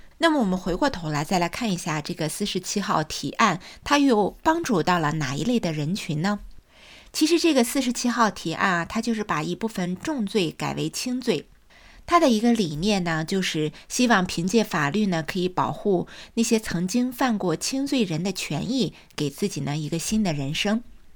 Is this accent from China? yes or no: no; California, United States; 相信我们加州人真是如人饮水，冷暖自知